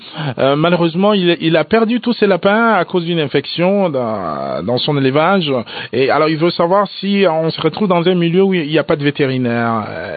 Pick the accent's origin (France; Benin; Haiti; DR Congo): DR Congo; quelles sont les races qu'on retrouve beaucoup plus ici chez nous, en RDC